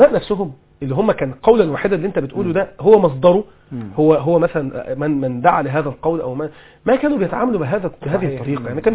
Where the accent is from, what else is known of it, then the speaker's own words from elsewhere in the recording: Egypt; أنا بحب المصريين، أنا مصري بحب المصريين